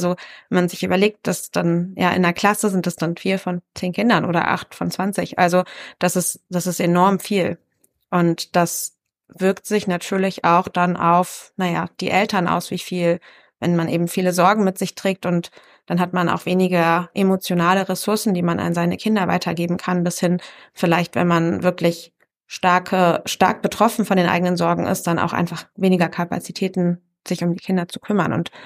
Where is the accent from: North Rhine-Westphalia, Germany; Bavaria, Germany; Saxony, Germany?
Saxony, Germany; Chemnitz; ich komme hier aus dem Teil von Sachsen und damals hieß dann die Stadt eben noch Karl-Marx-Stadt